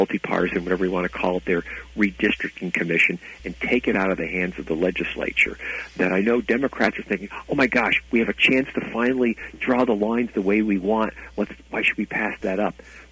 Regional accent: New York, United States; I'm from New York, and so I know about this

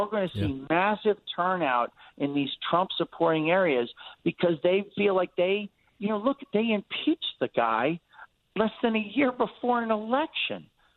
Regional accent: Massachusetts, United States; You know, Mark, I grew up outside the Boston area, and people don't believe me because I've lost.

